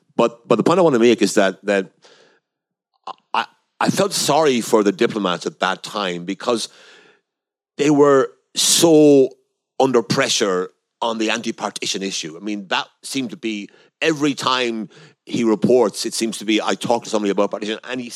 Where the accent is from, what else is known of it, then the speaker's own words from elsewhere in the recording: Waterford, Munster, Ireland; and I'm from Waterford, as he was.